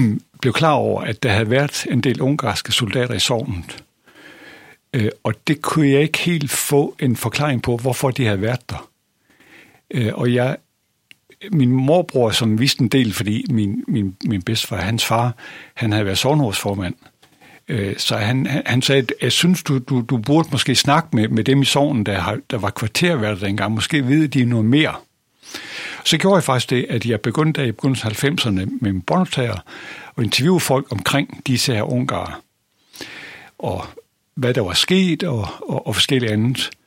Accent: Lønborg, Central Denmark Region, Denmark; og jeg er journalist og er barnefødt i Lønborg, rettere sagt i Kyvling ved Lønborg. Har ikke boet her i mange år, men kommer her jævnligt, fordi min bror, han har fødegården.

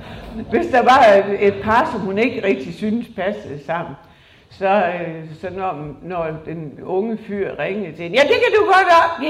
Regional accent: Tarm, Central Denmark Region, Denmark; born there; jeg blev født på Tarm sygehus af min mor, som var 48 år.

